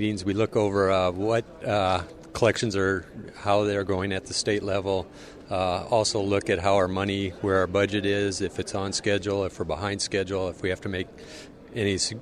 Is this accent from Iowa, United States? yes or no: yes; Summers, Iowa, United States; Summers, Iowa. It's kind of north central part of Iowa. Small farmer feeder. Feed out some yearlings there. Raise some corn, soybeans. Enjoy the flatlands of Iowa there.